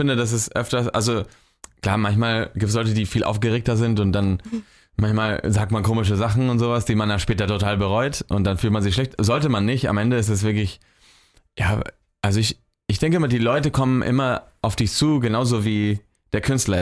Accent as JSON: {"language": "German", "town": "Barcelona", "region": "Catalonia", "country": "Spain", "tie": "born or raised there", "said": "also ich bin halt in Barcelona aufgewachsen und mein Sommer von früher, dieses Gefühl von, weißt du, Heimat und so, ist halt dort in der Küste"}